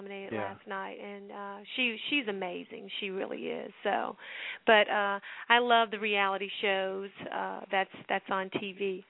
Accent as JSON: {"language": "English", "region": "Alabama", "country": "United States", "tie": "born or raised there", "also_born_or_lived": "Gary, Indiana", "said": "Well, you know, my mom, I mean, I grew up in Alabama, and it's amazing because we were born in Gary, Indiana"}